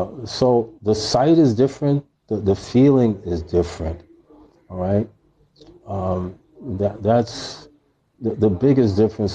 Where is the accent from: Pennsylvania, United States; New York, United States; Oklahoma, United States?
New York, United States; New York City; And when you walk around New York City, because I'm from New York City, when you walk around New York City